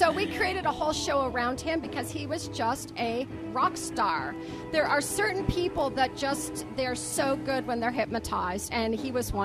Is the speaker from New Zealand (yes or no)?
no; Canada; now in United States; Yeah. Yeah. I've done quite a few shows in Canada before I saw the light and headed over here to the U.S.